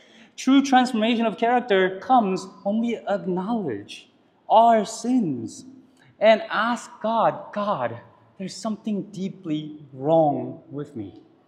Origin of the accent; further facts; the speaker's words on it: South Korea; You know, I'm Korean, and I grew up in the Korean church.